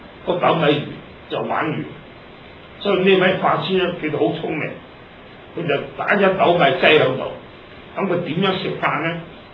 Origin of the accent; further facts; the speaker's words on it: Hong Kong; also born or lived in Dongguan, China; 我都在這個香港長大的，日本人打香港呢因為環境困難，我們就全家回到鄉下，就是東莞，我本身是東莞人，回到鄉下住了一成兩年